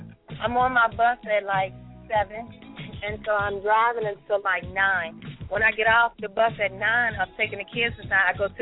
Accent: Virginia, United States; I'm from South Virginia, but right now I live in Ashburn in Northern Virginia.

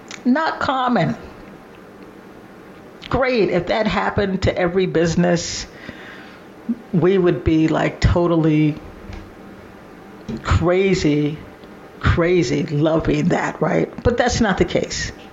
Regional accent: Midwest, United States; I'm originally from the Midwest.

